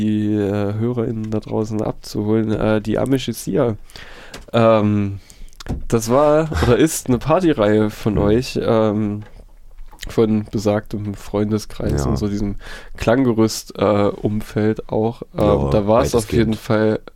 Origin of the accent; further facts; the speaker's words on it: Gotha, Thuringia, Germany; Ich komme ja auch aus Gotha und so.